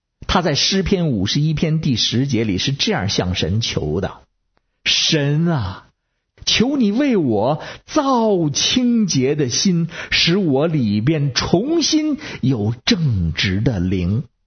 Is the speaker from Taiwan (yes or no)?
no; Beijing, China; 我是北京的